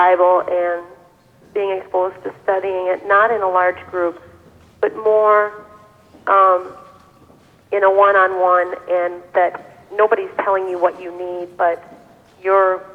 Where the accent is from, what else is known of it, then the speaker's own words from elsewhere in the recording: La Crosse, Wisconsin, United States; Okay, I'm from La Crosse, Wisconsin.